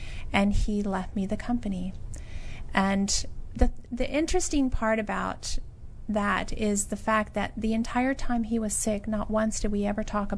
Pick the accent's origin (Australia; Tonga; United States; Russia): United States; Texas; In Texas.